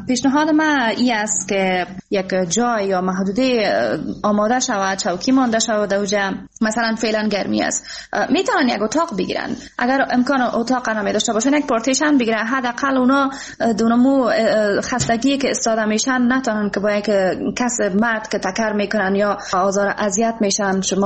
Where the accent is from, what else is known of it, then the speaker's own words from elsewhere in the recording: Afghanistan; افتخار میکنم واقعا که من یک افغان هستم